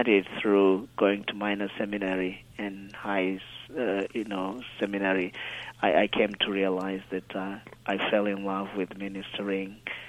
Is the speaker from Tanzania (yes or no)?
yes; Tanzania; born there; I was born in Tanzania. It's a country in East Africa. In 1975, that was when I was born.